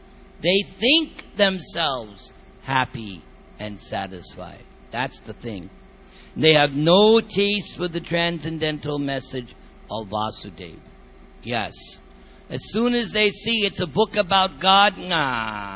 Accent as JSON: {"language": "English", "region": "New York", "country": "United States", "moved": "yes", "said": "And I'm from New York. That's how you think. When you're a New Yorker, you think, hey, forget about it. We're New Yorkers."}